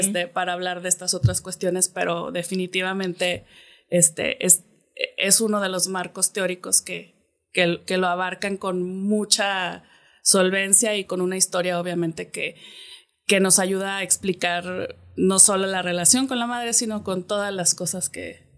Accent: Monterrey, Nuevo León, Mexico; Soy de aquí de Monterrey. He sido profesora en muchas partes

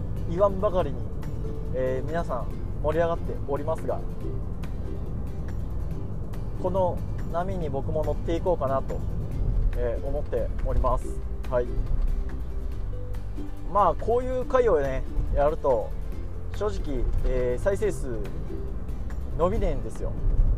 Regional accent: Gifu, Japan; 僕も岐阜の人なので非常に推していきたいかなと思うんですけど

